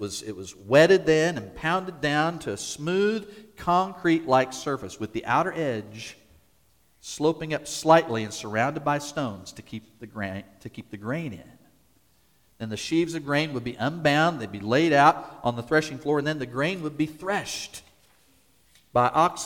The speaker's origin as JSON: {"language": "English", "region": "Kansas", "country": "United States", "tie": "born or raised there", "said": "Now, as a boy growing up in Kansas, I knew what the harvest was about."}